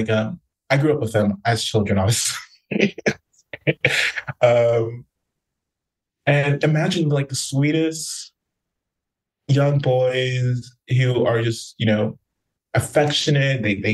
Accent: West Palm Beach, Florida, United States; I grew up in West Palm Beach, in a particular neighborhood where like they were dying quite quickly.

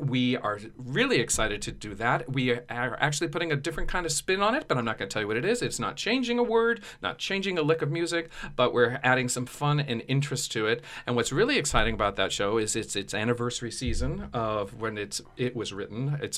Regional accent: Fullerton, California, United States; I'm from a city called Fullerton, which is just above Anaheim

